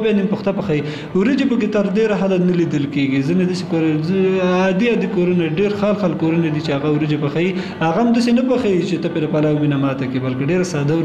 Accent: Kunar, Afghanistan; زه اصلا د کونړ ولایت اوسیدونکی یم.

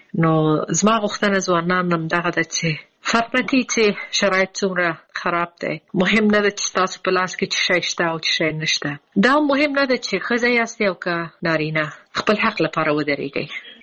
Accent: Afghanistan; moved away; دا چې زه د افغانستان باندې یم، زه ورځې شمیرم چې زه بیرته کله خپل ملک ته ځم

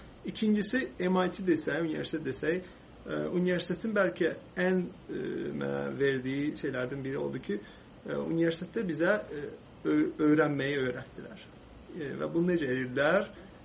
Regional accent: Quba, Quba District, Azerbaijan; Qubada oxumuşam, böyümüşəm. Qubada məktəb Türk liseyini bitirmişəm.

